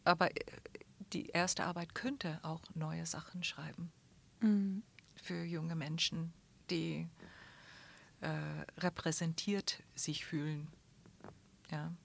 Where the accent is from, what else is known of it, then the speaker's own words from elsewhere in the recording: Toronto, Ontario, Canada; German is a second language; moved away as an adult; Ich komme aus Toronto oder ich bin da für die erste 25 Jahre meines Lebens und habe ich einen großen Bezug zu dieser Stadt.